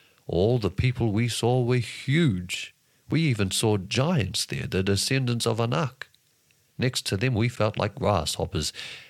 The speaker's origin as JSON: {"language": "English", "country": "New Zealand", "accent": "New Zealand", "said": "In my New Zealand accent, I struggle pronouncing any of them."}